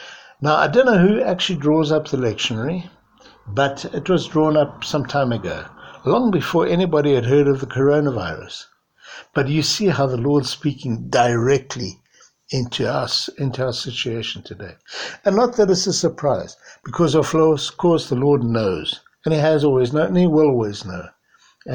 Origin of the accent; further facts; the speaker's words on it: Pietermaritzburg, KwaZulu-Natal, South Africa; I come all the way from Maritzburg, from St. Mark's.